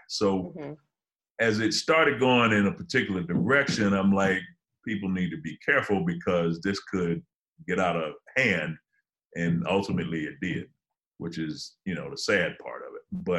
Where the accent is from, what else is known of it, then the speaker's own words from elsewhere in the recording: Detroit, Michigan, United States; now in Los Angeles, United States; Well, I'm from Detroit, but I'm living in LA, so I gotta rep the West just on GP.